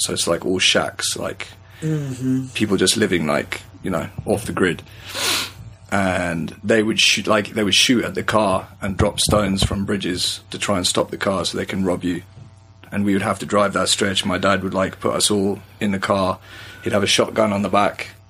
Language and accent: English; South Africa; South Africa.